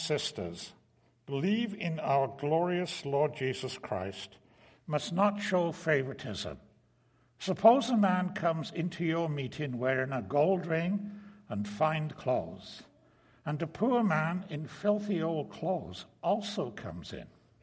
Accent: Wales, United Kingdom; where I grew up in Wales, we had a peculiar expression. We always used the phrase our mam and our dad.

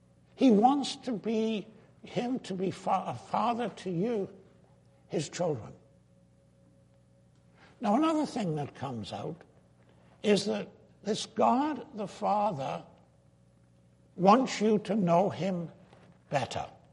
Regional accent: Wales, United Kingdom; The town I grew up in Wales, had a peculiar expression. We talked about our mam and our dad. That's what you talked about. Our mam and our dad. That's what we called them.

